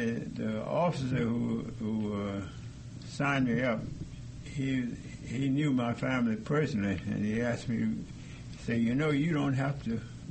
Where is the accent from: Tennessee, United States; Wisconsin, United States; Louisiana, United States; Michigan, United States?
Louisiana, United States; New Orleans; I was born in 1920. In New Orleans, Louisiana, and I was one of three children. I grew up in New Orleans and married at an early age, 19 years old